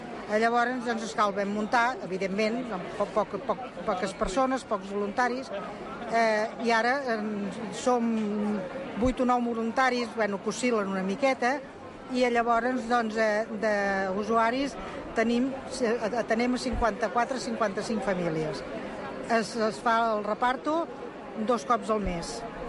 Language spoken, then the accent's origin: Catalan; Sabadell, Catalonia, Spain; Vinc de Sabadell, que és de la diòcesi de Terrassa. Estic a la parròquia de Sant Josep de la Concòrdia.